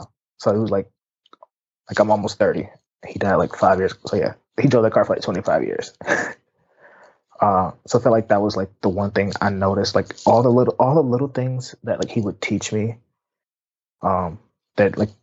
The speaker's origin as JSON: {"language": "English", "town": "Detroit", "region": "Michigan", "country": "United States", "tie": "born or raised there", "said": "growing up in Detroit, my dad was in the military."}